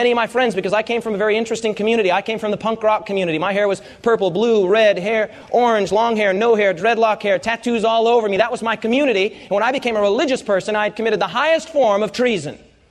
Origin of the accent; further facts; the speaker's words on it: Rapid City, South Dakota, United States; I was from Rapid City, South Dakota.